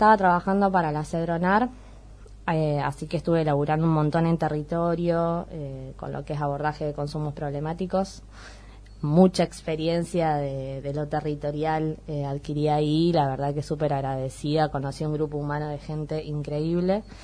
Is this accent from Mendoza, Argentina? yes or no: no; Bolívar, Buenos Aires Province, Argentina; Sí, es mi ciudad natal.